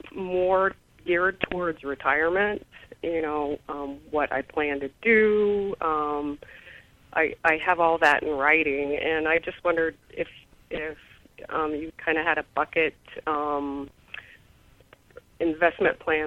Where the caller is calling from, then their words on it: Oregon, United States; also born or lived in Montana; I'm from Oregon, and I want to thank you for your podcast.